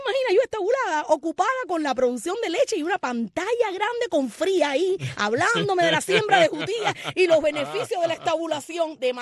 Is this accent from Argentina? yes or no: no; Hoyo Manso, Cuba; yo a mi abuela allí, a mi pueblo, Hoyo Manso